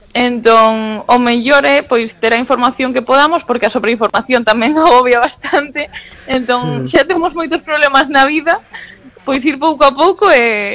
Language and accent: Galician; As Pontes, Galicia, Spain; now in Vigo, Spain; Que son de Vigo, pero son das Pontes, ¿eh? Das Pontes, pero vivo en Vigo.